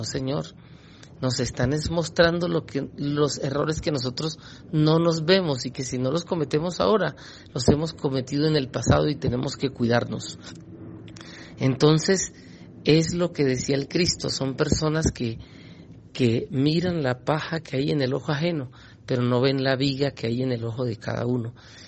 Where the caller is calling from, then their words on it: Villavicencio, Meta, Colombia; de Villavicencio.